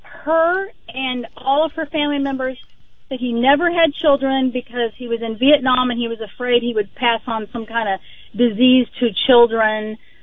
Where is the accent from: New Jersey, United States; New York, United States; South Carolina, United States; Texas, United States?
Texas, United States; El Paso; born there; I was born in El Paso.